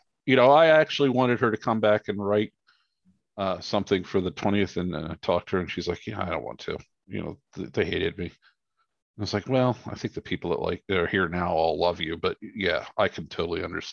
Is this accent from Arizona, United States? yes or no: no; West Virginia, United States; You know, I'm from West Virginia. It's like 97% white.